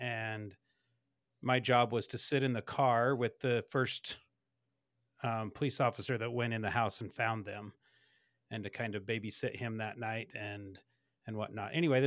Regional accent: Springville, United States; I spent about 13 years as a volunteer firefighter and an EMT here in the town that I grew up in Springville.

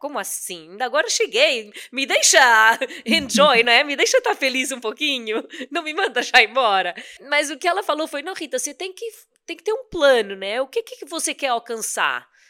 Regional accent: Lisbon, Portugal; Eu cresci em Portugal, eu venho de famílias humildes, dos subúrbios de Lisboa.

